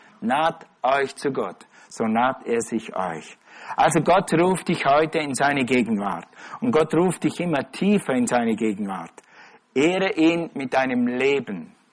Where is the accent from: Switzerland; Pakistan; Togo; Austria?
Switzerland; ich bin ein Schweizer und die Schweizer werden auf den Skiern geboren.